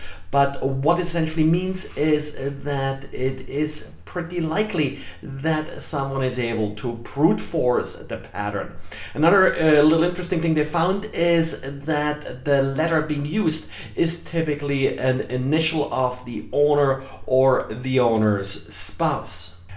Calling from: Jacksonville, Florida, United States; today I'm recording from Jacksonville, Florida.

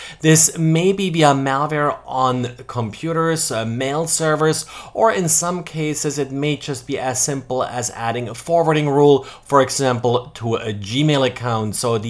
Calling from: Jacksonville, Florida, United States; I'm the recording from Jacksonville, Florida.

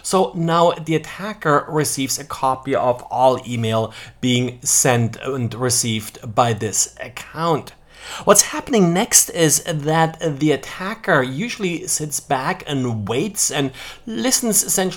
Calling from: Jacksonville, Florida, United States; I'm the recording from Jacksonville, Florida.

